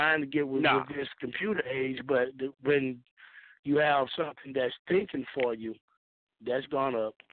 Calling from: Jonesboro, United States; Calling from Jonesboro.

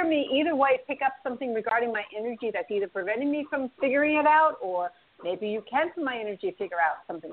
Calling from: New York, United States; I'm calling from New York.

